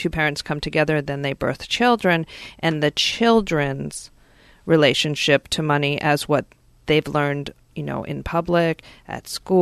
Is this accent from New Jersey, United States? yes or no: no; New York, United States; accent: New York; now in Greenwich, United States; Sorry about that, Ryan. My New York accent slipped out there. I try and keep it under wraps here when I'm in Greenwich.